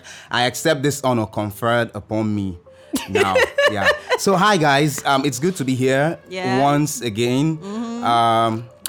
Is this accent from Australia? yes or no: no; Nigeria; I am a Nigerian student who is schooling, or being schooled, rather, in this Nigeria.